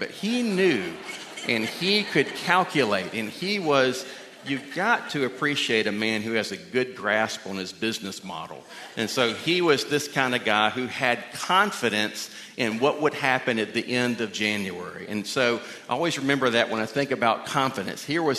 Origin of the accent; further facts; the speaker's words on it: Georgia, United States; I learned this growing up in South Georgia, that one level of blessedness in South Georgia, it's very hot and humid.